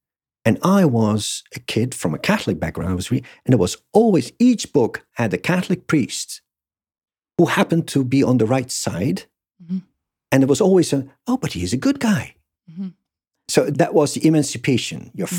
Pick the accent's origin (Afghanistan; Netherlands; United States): Netherlands; Rotterdam, South Holland; So I'm from Rotterdam. I'm proud to be from Rotterdam, right? And rather than being, don't say I'm Dutch, but I'm from Rotterdam, and I'm proud Muslim of Moroccan origin, Berber speaking.